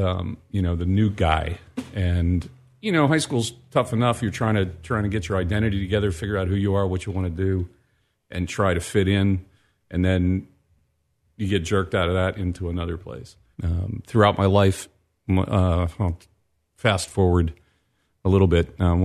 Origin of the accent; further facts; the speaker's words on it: Indiana, Pennsylvania, United States; Western Pennsylvania, coal mining town, Indiana, Pennsylvania. Mm-hmm. Both my grandfathers were coal miners. Italian on one side, Swedish, Polish on the other side, my mom's side.